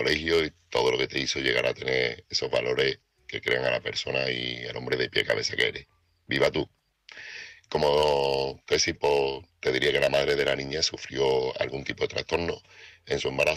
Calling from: Seville, Andalusia, Spain; corresponsal de Sevilla.

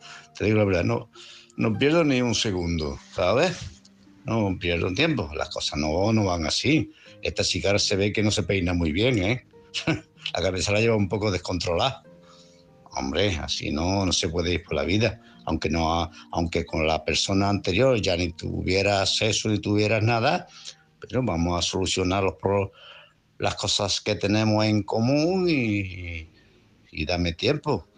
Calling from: Málaga, Andalusia, Spain; de Málaga.

